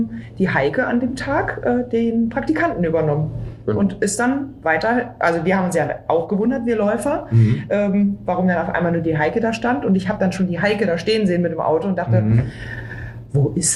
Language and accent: German; Berlin, Germany; ich bin ja Berlinerin